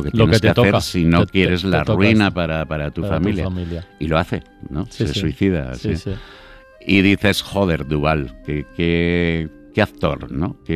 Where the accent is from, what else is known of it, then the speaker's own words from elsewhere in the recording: Madrid, Community of Madrid, Spain; Yo creo que a los de Madrid no sé si nos pasa lo mismo.